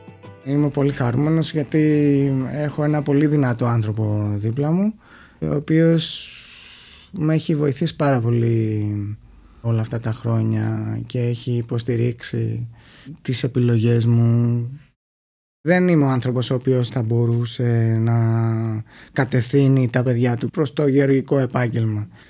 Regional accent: Karavas, South Aegean, Greece; μέσα στη ρεματιά του Καραβά, που είναι το χωριό μου.

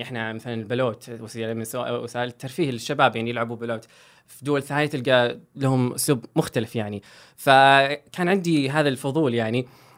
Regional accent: Riyadh, Riyadh Province, Saudi Arabia; أنا مولود وعشت وتربيت في الرياض، درست هندسة معمارية بجامعة الملك سعود.

